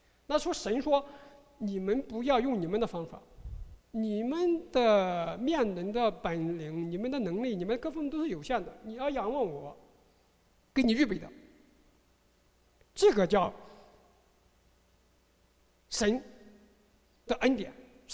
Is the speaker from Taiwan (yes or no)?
no; China; now in United States; 我们从中国来到美国，环境改变了